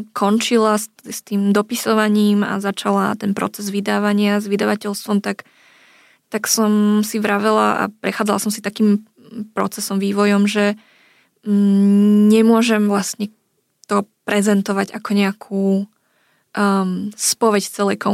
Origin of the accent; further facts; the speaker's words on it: Nové Zámky, Nitra Region, Slovakia; Som z Nových Zámkov, nežila som v hlavnom meste, žila som s maďarskou komunitou